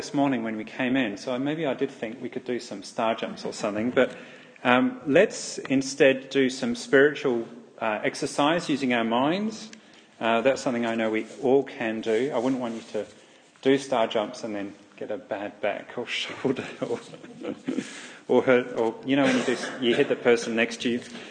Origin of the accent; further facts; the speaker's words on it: England, United Kingdom; when I was growing up in England, he was very popular on the morning TV shows.